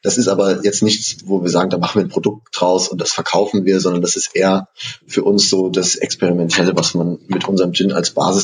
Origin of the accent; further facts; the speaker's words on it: Hirschberg, Baden-Württemberg, Germany; ich wohne direkt in Hirschberg und etwas aus diesem Ort, wo meine Heimat ist, mitzunehmen